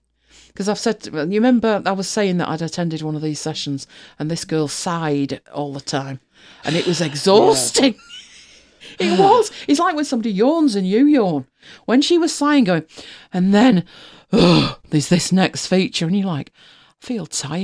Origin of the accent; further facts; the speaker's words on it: Manchester, North West England, United Kingdom; I was born in Manchester. I live in Manchester.